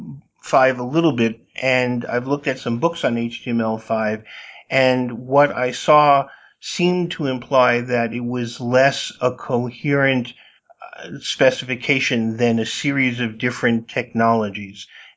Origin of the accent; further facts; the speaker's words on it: New York, United States; I'm originally from New York. I slowed it down.